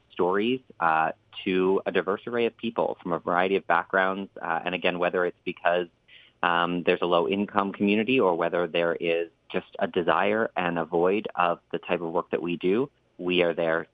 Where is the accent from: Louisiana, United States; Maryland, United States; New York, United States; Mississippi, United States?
Maryland, United States; Ocean City; I was born and raised in Ocean City in Berlin, Maryland